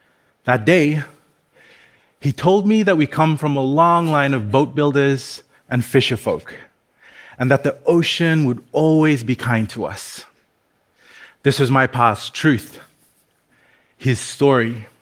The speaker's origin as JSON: {"language": "English", "country": "Fiji", "said": "Bulavinaka … I'm from the Fiji Islands."}